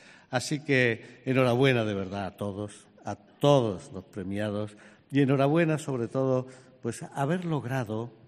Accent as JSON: {"language": "Spanish", "region": "Extremadura", "country": "Spain", "said": "yo soy extremeño y vengo de una región que se ha quejado mucho"}